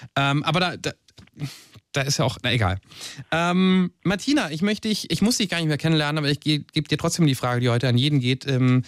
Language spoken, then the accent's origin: German; Mainz, Rhineland-Palatinate, Germany; da hast du sehr schön Mainz vorgestellt, ja auch meine Heimatstadt.